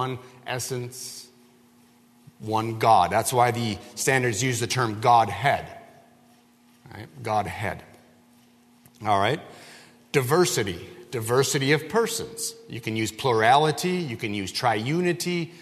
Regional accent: Wisconsin, United States; When I was a young boy growing up in Wisconsin, we heated our home with a wood stove.

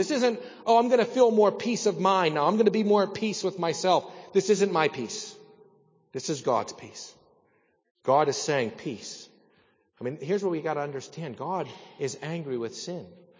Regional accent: Saltsburg, Pennsylvania, United States; We lived at the point where I was born in Salzburg.

